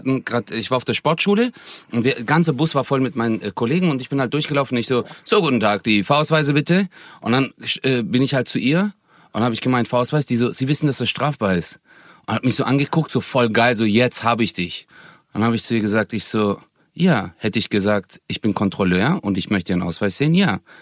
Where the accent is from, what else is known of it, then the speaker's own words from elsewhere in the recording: Stuttgart, Baden-Württemberg, Germany; now in North Rhine-Westphalia, Germany; ich komme aus Stuttgart und bei uns ist halt so abgekapselte Stadt.